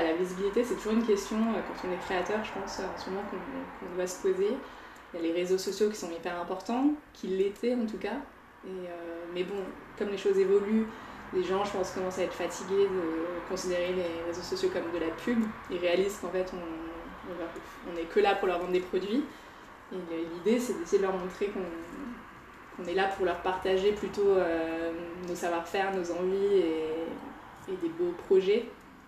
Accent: France; now in Netherlands; En tant que Français, on est très timide par rapport à ça.

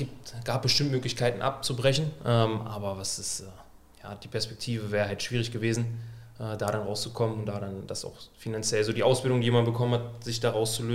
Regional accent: Saxony-Anhalt, Germany; ich komme eigentlich aus dem Raum Magdeburg und habe mein Abitur gemacht, ganz normal.

